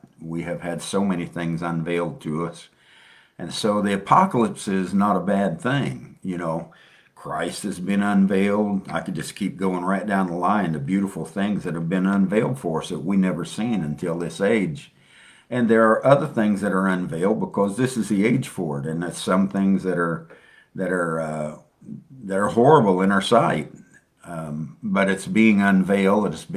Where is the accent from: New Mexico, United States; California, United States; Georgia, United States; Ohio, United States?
Ohio, United States; Dayton; I'm from Dayton, Ohio